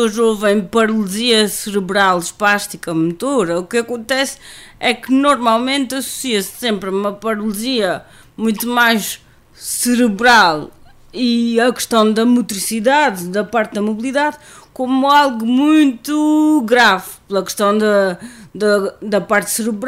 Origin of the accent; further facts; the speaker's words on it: Azores, Portugal; born there; Nasci no Faial, prematura.